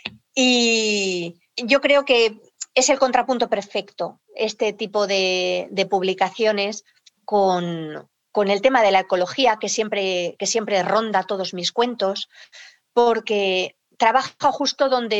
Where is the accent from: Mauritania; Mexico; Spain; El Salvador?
Spain; A ver, como española que soy, los escribo todos en español